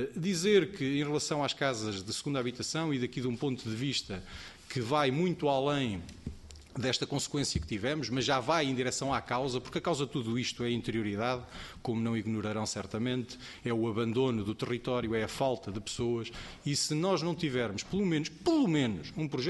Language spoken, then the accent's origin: Portuguese; Portugal; somos portugueses